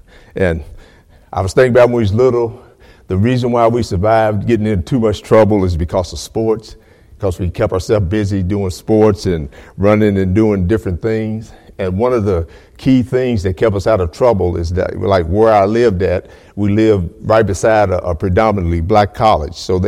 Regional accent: Frankfort, Kentucky, United States; But I was raised in Frankfort, Kentucky, and that's the capital of Kentucky. And I've lived there since I was about 2 years old.

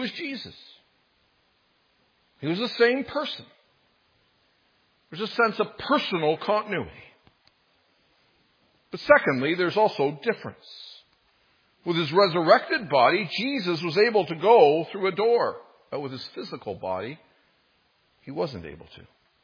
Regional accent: Canada; Because my citizenship is in Canada. I'm a Canadian.

